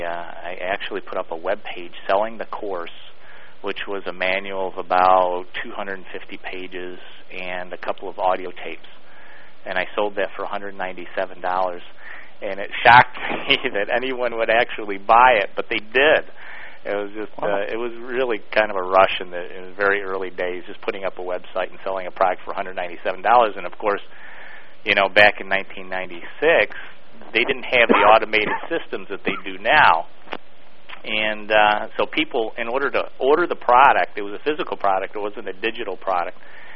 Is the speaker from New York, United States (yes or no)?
yes; Utica, New York, United States; also born or lived in Boston; Well, I was born in Utica, New York in 1957. So if you add up the years, you can tell how old I am. And I lived here for most of my life.